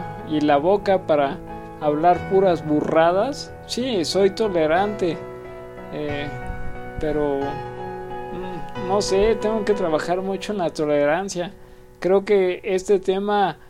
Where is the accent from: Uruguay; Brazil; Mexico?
Mexico; Guadalajara, Jalisco; si los vieras allá en Guadalajara, de donde soy nativo